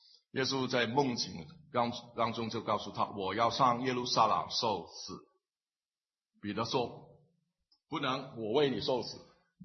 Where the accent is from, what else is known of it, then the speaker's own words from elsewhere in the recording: Guangdong, China; 我们广东人说他开下海口啊